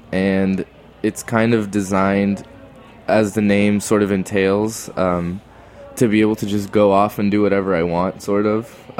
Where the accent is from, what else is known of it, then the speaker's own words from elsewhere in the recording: Dallas, Texas, United States; I grew up like every kid listening to like indie rock and like a lot of, I'm from Dallas, so a lot of rap and a lot of things that I like really sought out.